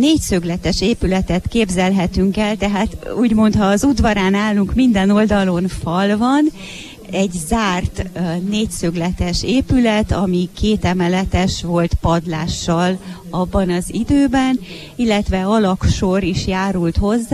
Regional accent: Cluj-Napoca, Cluj County, Romania; Én a 70-es évek elején születtem, és 1979-től voltam iskolás. Ez a könyv nagyjából a 79-től 89-ig terjedő iskolás éveket örökíti meg. Kolozsváron járhattam iskolába, így hozta a sors.

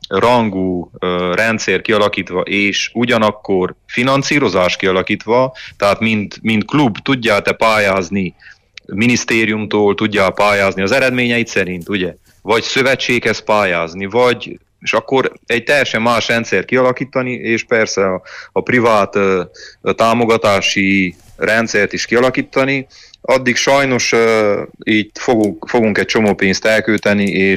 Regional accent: Romania; Azért azt kell tudni, hogy Romániából vagyok.

